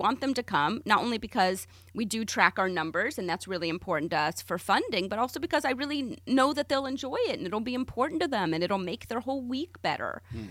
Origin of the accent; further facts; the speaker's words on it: Huntsville, Alabama, United States; So I grew up in Huntsville, Alabama. Not a lot of Jews there, shockingly.